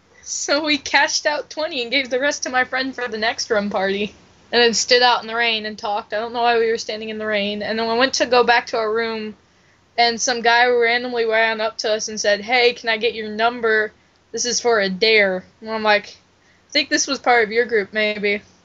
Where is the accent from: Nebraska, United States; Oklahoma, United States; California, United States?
California, United States; It did not stop. Orange.